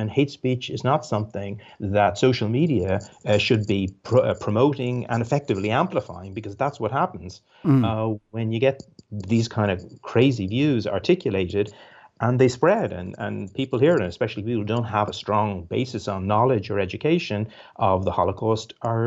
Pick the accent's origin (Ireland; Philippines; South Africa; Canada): Ireland; now in United States; I'm actually originally from Ireland